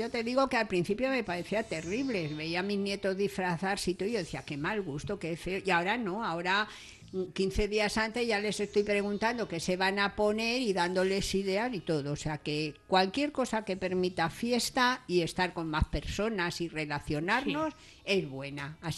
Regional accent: Madrid, Community of Madrid, Spain; Yo de niña también en Madrid había como tapa pajarito frito en algunos sitios.

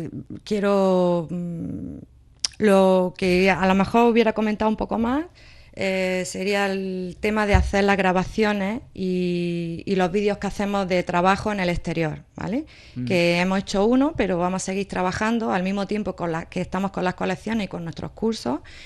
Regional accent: Andalusia, Spain; lo que quiero enseñar es mi tierra. Por eso de aquí he elegido la zona

